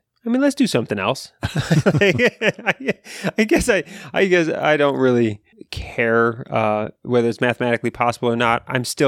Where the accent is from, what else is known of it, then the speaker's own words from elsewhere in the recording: Australia; but it's just cool, potentially cool, as an Australian student, physics student.